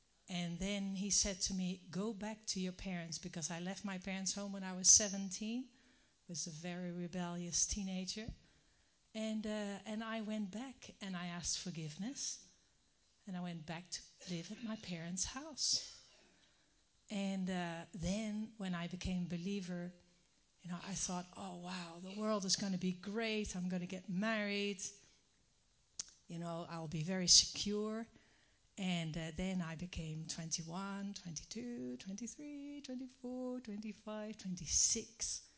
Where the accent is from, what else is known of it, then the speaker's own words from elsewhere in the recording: Netherlands; this is my husband, Willem, and I come from Holland, and it's really nice to meet you